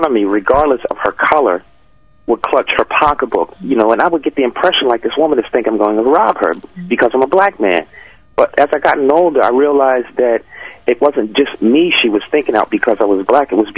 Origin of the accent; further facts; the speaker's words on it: Philadelphia, Pennsylvania, United States; when I was a kid growing up in Germantown, I used to walk down the street, maybe up Shelton Avenue, which is a shopping district, and it was a mixed neighborhood.